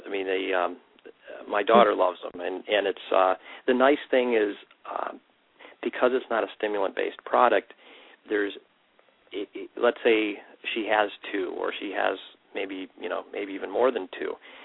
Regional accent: United States; I mean, we're Americans. We like, and I'm not from Texas, but we do like to have healthy portions.

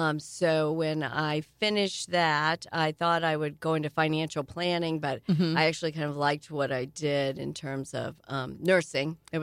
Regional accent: Alton, Illinois, United States; Okay, well, I'm originally from Alton, Illinois.

